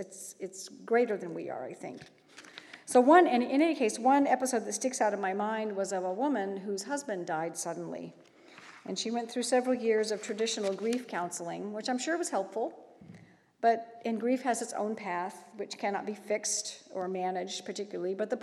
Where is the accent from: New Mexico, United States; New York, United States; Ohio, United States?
Ohio, United States; Dayton; born there; I grew up in various cities around the country. In fact, I was born in Dayton, Ohio. So I'm somewhat familiar with this part of the country, but I haven't lived there for a really long time.